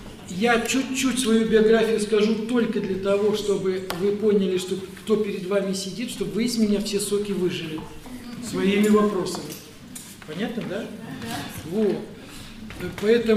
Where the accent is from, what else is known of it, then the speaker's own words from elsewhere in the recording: Chelyabinsk Oblast, Russia; Я сам родом из Емельяновской, Челябинской области.